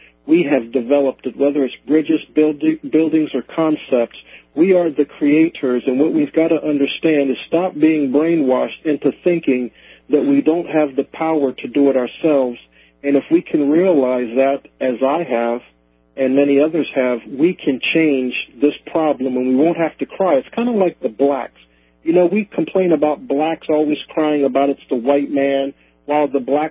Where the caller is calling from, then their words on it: Delaware, United States; Yeah, I'm calling from Delaware.